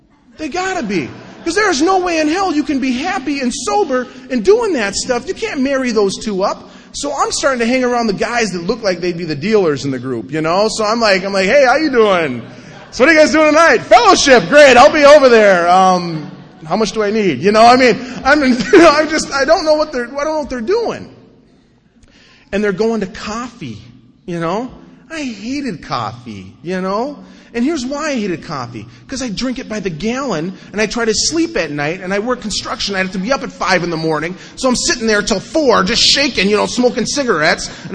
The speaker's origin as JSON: {"language": "English", "region": "North Dakota", "country": "United States", "said": "I'm from North Dakota."}